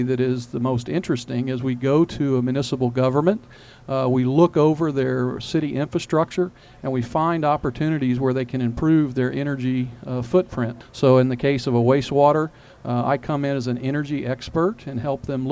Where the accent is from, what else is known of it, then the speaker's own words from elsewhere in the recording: the South, United States; now in Missouri, United States; I'm a native Midwesterner. I grew up in the South and moved up to Missouri about 22 years ago.